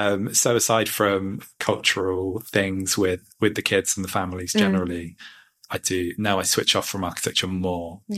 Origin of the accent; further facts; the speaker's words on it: East of England, United Kingdom; I grew up near Cambridge